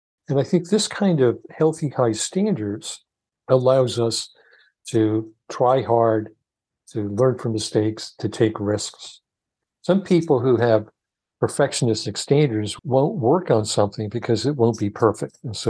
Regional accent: New Haven, Connecticut, United States; I grew up, when I was a kid, we were very poor. I grew up in New Haven, Connecticut, and we were very poor.

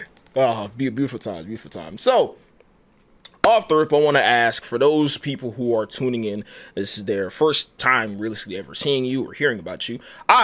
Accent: Nigeria; I'll be honest, I'm Nigerian, so I don't have like the most easiest pronounced last name.

